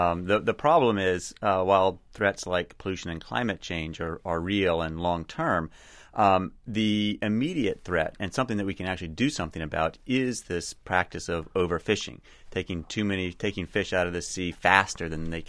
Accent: Washington, D.C., District of Columbia, United States; Let me give you an example. I'm from Washington, D.C.

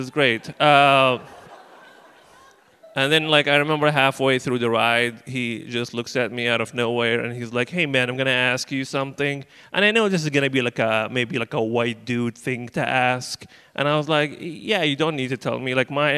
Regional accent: Libya; I'm originally from Libya

